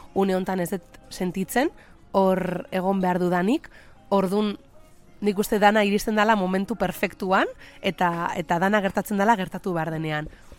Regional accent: Vitoria-Gasteiz, Basque Country, Spain; also born or lived in Navarre; ni Gasteizarra naiz, Gasteizen jaio nintzen. Egia da, beti esaten dut, akatela odol nasketa moduko bat, ze Nafarroan eman ditut nire bizitzako urte asko, ama ere eta aman ardetik danak Nafarra dia

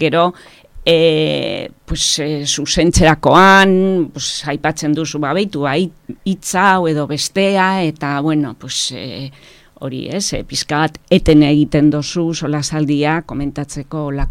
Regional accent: Durango, Basque Country, Spain; ni Durangotik nator, oindela urte bete etorri nintzen bastanera bizitzen

